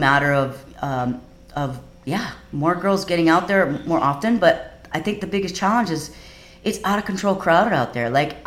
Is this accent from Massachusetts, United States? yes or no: no; Kauai, Hawaii, United States; because I grew up on Kauai and I grew up with the Kauai boys, and that's what I was used to doing